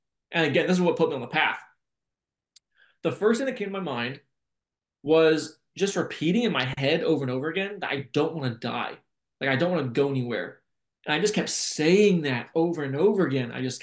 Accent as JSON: {"language": "English", "region": "Virginia", "country": "United States", "said": "Now, I'm from Virginia. In November, it's kind of hit or miss, but at that time it was a little cold."}